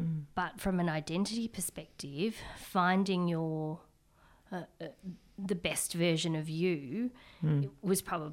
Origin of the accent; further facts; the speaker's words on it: Australia; people will say, where are you from? And I'll say, from Australia. I'm Australian.